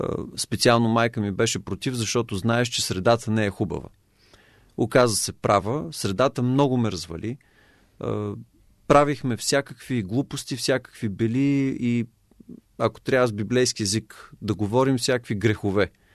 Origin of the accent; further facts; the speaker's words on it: Smolyan, Smolyan Province, Bulgaria; понеже родом съм от Смолян, в Родопите